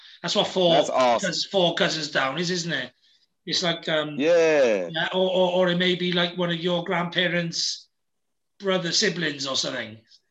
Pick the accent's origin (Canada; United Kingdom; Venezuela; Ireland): United Kingdom; Wales; accent: Welsh; even think I sound Welsh. I don't even think I sound Welsh, but everyone tells me like, oh, they love my Welsh accent.